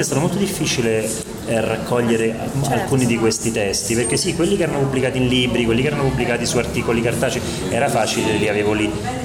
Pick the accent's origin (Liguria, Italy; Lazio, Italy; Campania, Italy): Lazio, Italy; Rome; Sono cresciuto a Roma, ho iniziato a lavorare a Roma